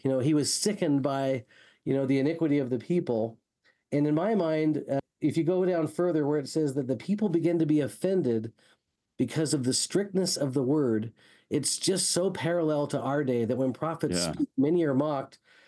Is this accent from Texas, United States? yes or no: yes; Texas, United States; Well, I grew up in Texas and I was not a member of the church, you know, Carrie, in those days.